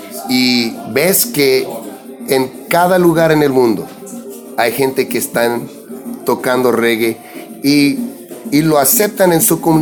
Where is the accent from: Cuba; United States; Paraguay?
United States; San Diego, California; Y también crecí en San Diego, una ciudad que está pegado con la frontera de los Estados Unidos y México.